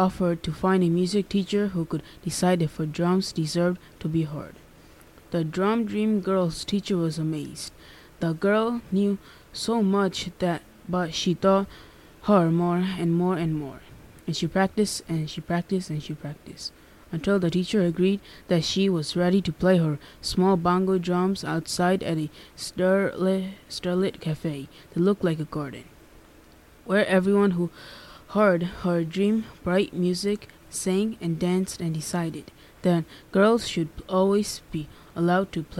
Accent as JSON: {"language": "English", "town": "Hudson", "region": "New York", "country": "United States", "said": "I'm 13 years old, and I'm also from Hudson."}